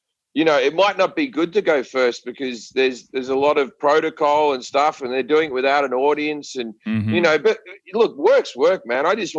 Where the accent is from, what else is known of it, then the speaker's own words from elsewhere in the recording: Australia; accent: Australian; But my accent, if you're in a movie, they have to write a bit of dialogue where they go, "Oh, well, you know him, he's Australian, he came over here, blah, blah, blah,"